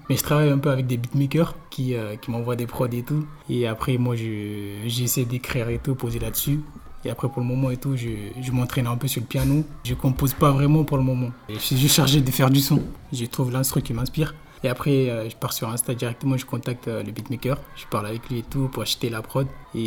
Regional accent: Guinea; C'est un chanteur de chez nous en Guinée.

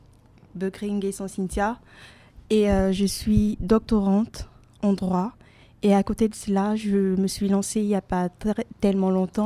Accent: Côte d’Ivoire; moved away; depuis mon pays natal, parce que pour rappel, je suis originaire de la Côte d'Ivoire.

